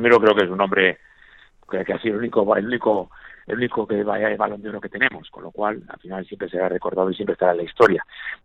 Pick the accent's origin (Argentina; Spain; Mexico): Spain; sobre todo más siendo español